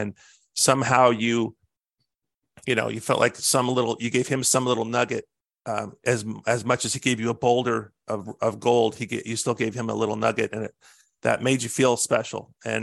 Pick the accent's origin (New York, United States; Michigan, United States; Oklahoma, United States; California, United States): California, United States; We hit it off right away, even though I was from California.